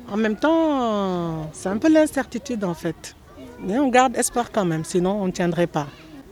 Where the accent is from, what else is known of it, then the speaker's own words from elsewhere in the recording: Senegal; Même chez moi, en Afrique, au Sénégal, ils sont en train d'ouvrir les yeux.